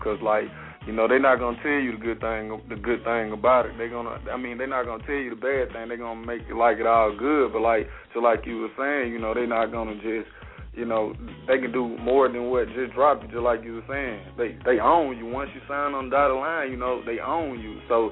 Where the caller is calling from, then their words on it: Columbus, Mississippi, United States; I'm calling from Columbus, Mississippi.